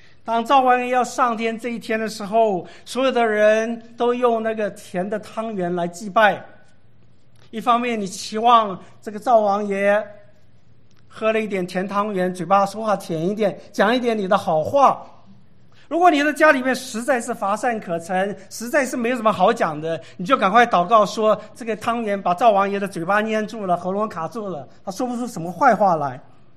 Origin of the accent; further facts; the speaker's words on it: Sanchong, New Taipei, Taiwan; 三重这个地方是一个非常宗教弥漫的社会，所以我告诉你，我从小就是吃鸡偶像之物长大的